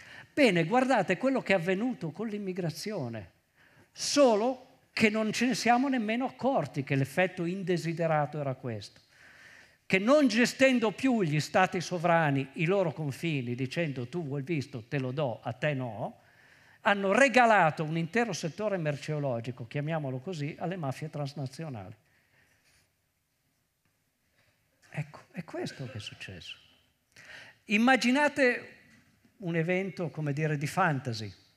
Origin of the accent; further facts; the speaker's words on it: Veneto, Italy; Io vengo dal Veneto